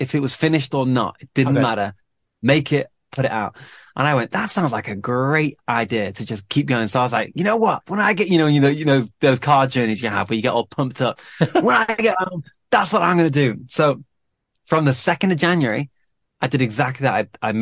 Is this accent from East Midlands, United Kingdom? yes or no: no; Manchester, North West England, United Kingdom; growing up in Manchester, I wasn't really, well, I was around musicians